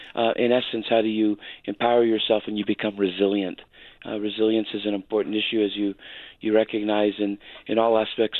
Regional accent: Canada; I grew up in Canada and have been a hockey fan for years.

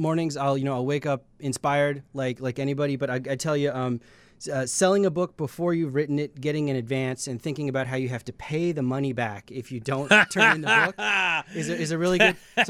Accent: Indiana, United States; Well, you know, I grew up in Indiana, and I like to write about states in the Midwest

